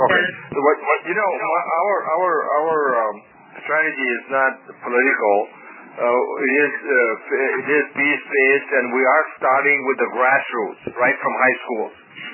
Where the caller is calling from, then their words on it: Dayton, Ohio, United States; I'm calling from Dayton, Ohio.